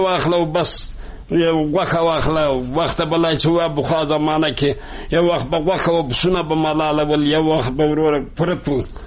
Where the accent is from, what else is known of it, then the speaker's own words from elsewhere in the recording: Kabul, Afghanistan; زه د کابل دی ولایت